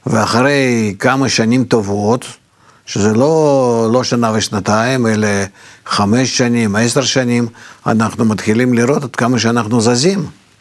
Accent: Russia; Hebrew is a second language; now in Israel; אבל אני אגיד לך שאני גדלתי ברוסיה

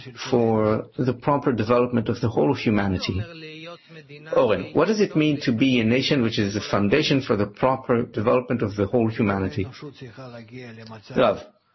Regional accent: Russia; You're from Tayman, Yemen. I'm from Russia.

